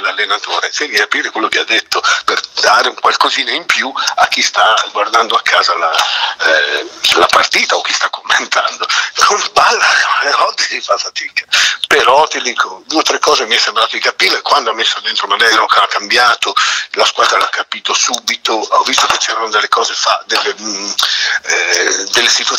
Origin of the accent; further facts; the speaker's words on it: Emilia-Romagna, Italy; io sono emiliano, lui era romagnolo, siamo due popoli differenti, devo dire, però il dialetto è abbastanza comune